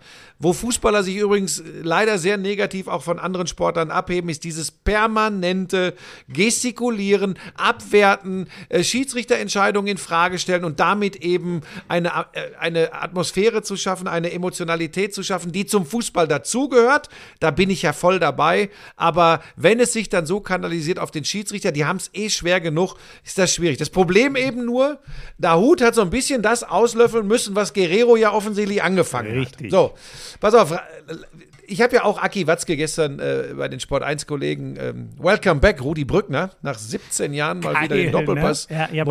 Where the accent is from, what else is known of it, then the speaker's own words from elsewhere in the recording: North Rhine-Westphalia, Germany; ich bin ein Kind des Ruhrgebiets.